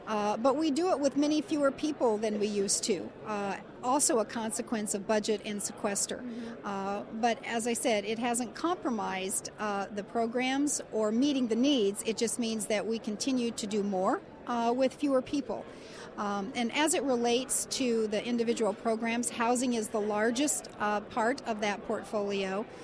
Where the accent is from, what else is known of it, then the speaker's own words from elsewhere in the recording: Illinois, United States; you pointed out the millions and billions of dollars that are invested in Illinois alone, which is my home state